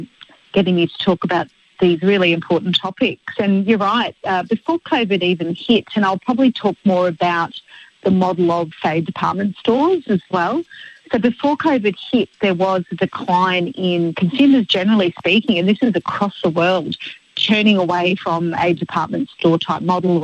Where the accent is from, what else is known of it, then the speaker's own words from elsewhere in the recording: Geelong, Victoria, Australia; I was that kid from Geelong who would get the train up to go shopping in Melbourne.